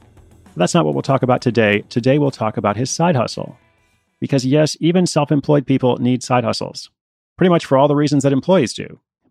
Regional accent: Portland, Oregon, United States; I'm going on to Los Angeles tonight, San Diego tomorrow, my hometown of Portland the day after that.

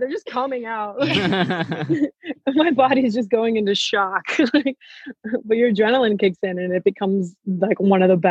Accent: United States; I had no idea, because I'm American, right?

